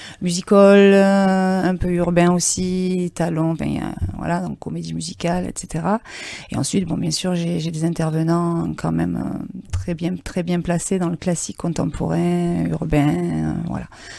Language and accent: French; Auriol, Provence-Alpes-Côte d'Azur, France; Alors non, moi je suis sur Saint-Zacharie, je suis située à Saint-Zacharie, même si je ne suis pas native d'Auriol, mais j'ai grandi à Auriol.